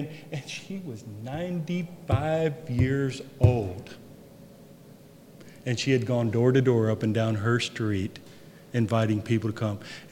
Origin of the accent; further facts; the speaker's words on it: Alabama, United States; I'm from Northwest Alabama.